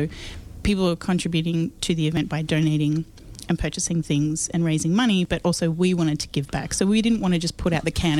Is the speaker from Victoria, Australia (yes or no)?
no; Canberra, Australian Capital Territory, Australia; I'm from Canberra